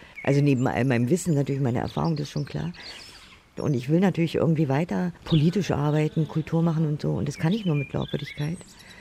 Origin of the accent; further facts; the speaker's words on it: East Germany, Germany; weil ich bin aus dem Osten